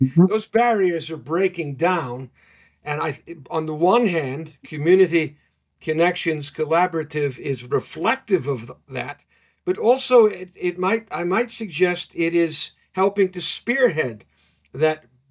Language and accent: English; Wales, United Kingdom; As a Welshman, we believe we're the lost tribe of Israel.